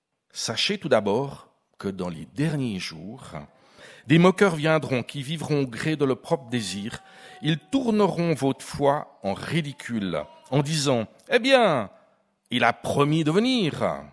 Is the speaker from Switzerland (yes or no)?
yes; Geneva, Switzerland; je suis un Genevois, en fait, d'origine. Ouais, ça se voit pas. J'ai perdu un peu mon accent, je pense, au travers de mon émigration dans d'autres parties de la Suisse, parce que ça fait pas mal d'années que je suis sur le canton de Berne.